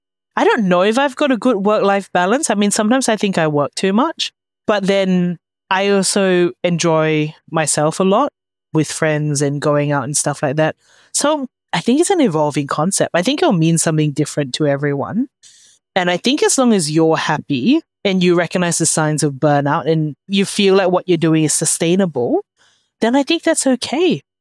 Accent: Singapore; I've got a group of close girlfriends and we grew up together in Singapore.

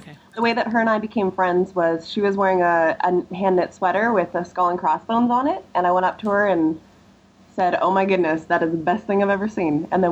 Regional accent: Kelowna, British Columbia, Canada; I was driving from my hometown in Kelowna down to Vancouver with a bunch of friends

